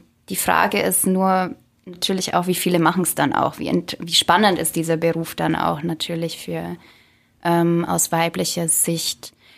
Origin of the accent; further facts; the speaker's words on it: Bavaria, Germany; Und auch Fockenfeld, ich kenne das Seminar, ich komme aus der Gegend.